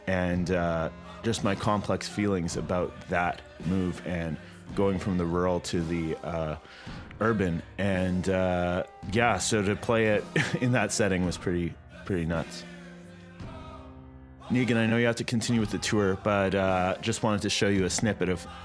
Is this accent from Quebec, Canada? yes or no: no; Kleefeld, Manitoba, Canada; I grew up in Kleefeld, a small town outside of Winnipeg